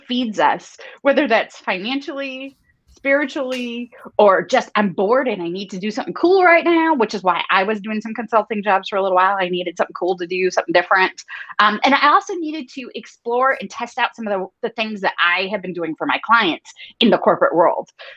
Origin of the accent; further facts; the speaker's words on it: New York, United States; so I'm from New York, and sarcasm is like 90% of our language